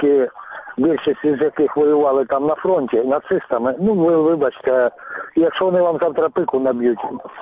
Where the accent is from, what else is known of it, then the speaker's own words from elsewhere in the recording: Pervomaisk, Luhansk Oblast, Ukraine; я сам народився, виріс на Донбасі, отакі-такі речі я слухав у себе в рідному Первомайську.